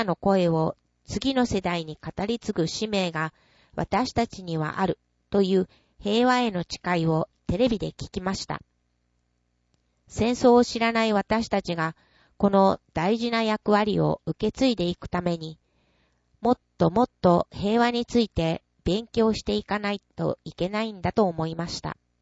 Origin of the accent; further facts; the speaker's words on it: Nagasaki, Japan; 私は長崎県に生まれて育ってきた中で